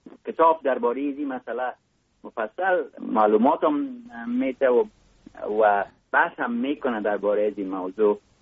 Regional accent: Mazar-i-Sharif, Balkh, Afghanistan; born there; آدم در جای مثل مزار شریف که در اونجا متولد شدم

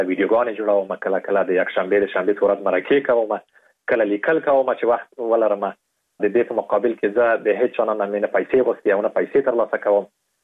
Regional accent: Afghanistan; په دې باندې مې لیکلي وو چې زه د افغانستان یم

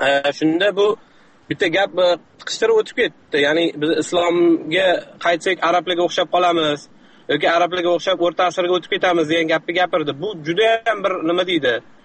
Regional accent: Tashkent, Uzbekistan; men o'zim Toshkentlikman

